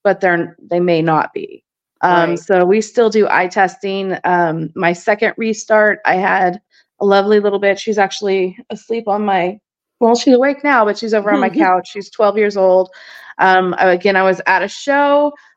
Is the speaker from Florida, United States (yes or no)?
no; Alaska, United States; I didn't mention, but I grew up in Alaska. So small shows, small dog community.